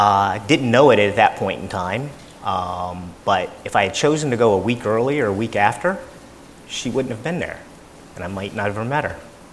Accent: Hampton, Virginia, United States; now in New Jersey, United States; I grew up in Hampton, Virginia. I went to school at Penn State, graduated from there, and then I came over into New Jersey and met my wife.

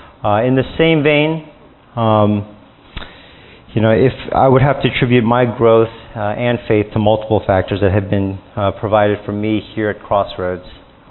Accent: Hillsboro, United States; I grew up in Hillsboro, and I attended this high school.

